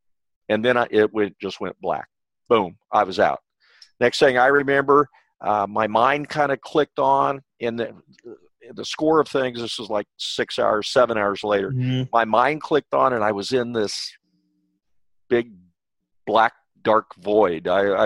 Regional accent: Kansas, United States; I'm from Kansas. I was raised on a wheat farm back there

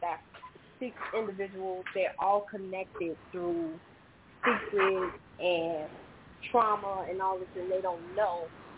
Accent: Chicago, Illinois, United States; Yeah, I'm from Chicago, born and raised. Probably hear a little Southern tang in my voice.

